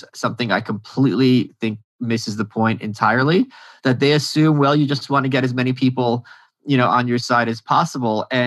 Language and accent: English; New York, United States; And what else is funny, me being a New Yorker, this is information I wasn't privy